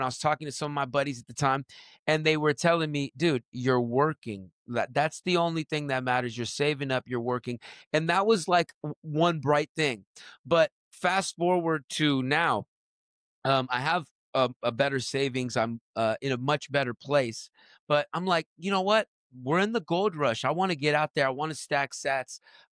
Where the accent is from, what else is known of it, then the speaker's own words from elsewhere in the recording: Beverly Hills, California, United States; I grew up in Beverly Hills. So you can only imagine the kids that grew up in Beverly Hills.